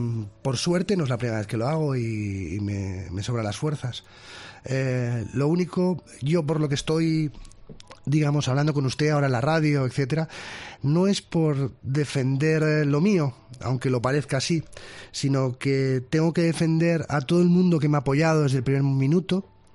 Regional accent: Barcelona, Catalonia, Spain; yo soy de Barcelona

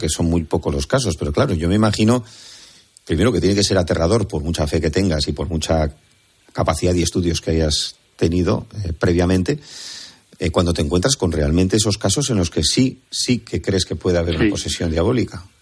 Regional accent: Bilbao, Basque Country, Spain; born or raised there

